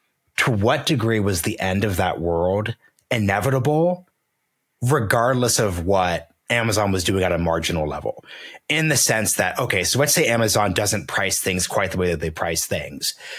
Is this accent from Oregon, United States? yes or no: yes; Portland, Oregon, United States; And I grew up in Portland, Oregon.